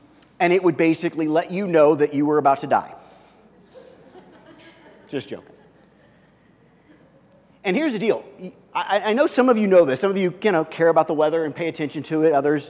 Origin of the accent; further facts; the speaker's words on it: Midwest, United States; I grew up in the Midwest, and one of the things about this time of year that always seemed to be important and vital